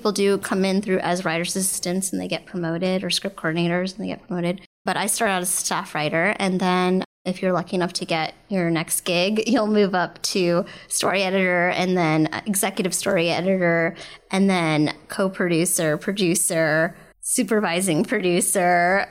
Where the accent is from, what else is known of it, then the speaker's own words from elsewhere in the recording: Hollywood, Florida, United States; like I grew up in Hollywood, Florida. I'm bicultural. I'm half Salvadorian and half Jewish.